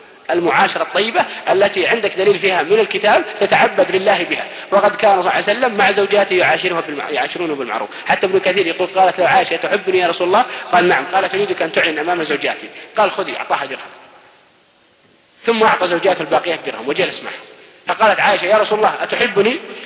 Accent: Al-Qassim, Saudi Arabia; ولا يقعد عندنا في القصيم في البر إلى الساعة 11-12

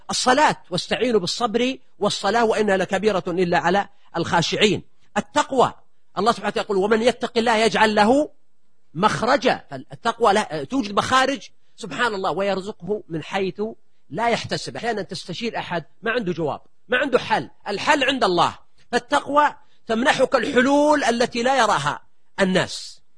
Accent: Buraydah, Al-Qassim, Saudi Arabia; في مدينتي في بريدة

